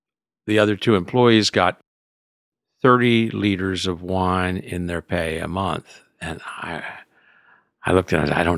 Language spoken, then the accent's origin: English; Houston, Texas, United States; I mean, I was raised in Houston as a city kid